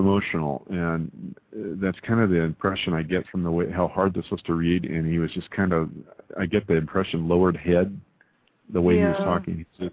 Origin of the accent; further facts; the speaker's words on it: El Paso, Texas, United States; born there; Well, I was born in El Paso